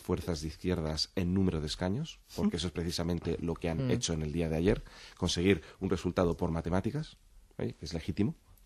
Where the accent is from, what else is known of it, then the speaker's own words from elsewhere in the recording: Madrid, Community of Madrid, Spain; Yo ahora tengo el orgullo de ser diputado por Madrid, que es mi provincia. Además, yo soy del distrito de Chamartín.